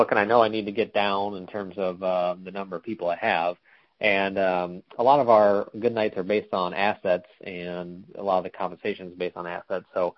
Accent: Ohio, United States; So I grew up in Ohio, so everybody there is an Ohio State fan

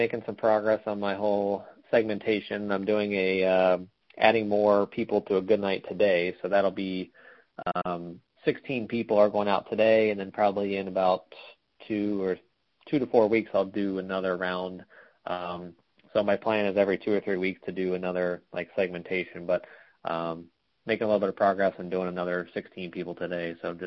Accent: Ohio, United States; So I grew up in Ohio, so everybody there is an Ohio State fan

